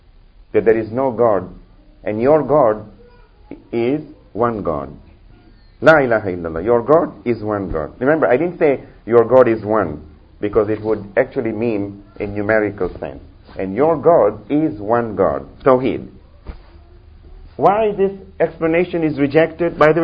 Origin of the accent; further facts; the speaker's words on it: Kenya; now in Seattle, United States; I come from Kenya, so I have to be patriotic, you know. I still love my country.